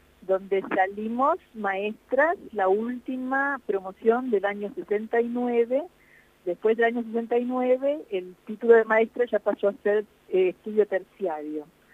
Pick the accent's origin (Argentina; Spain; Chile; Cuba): Argentina; moved away as an adult; fuimos toda la familia a la Argentina y les mostré la casa donde yo nací, la casa que dejamos